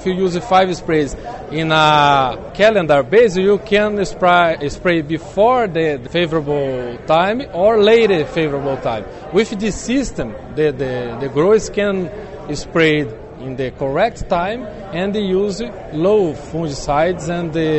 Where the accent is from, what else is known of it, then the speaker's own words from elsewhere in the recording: Brazil; English is a second language; I am from Brazil.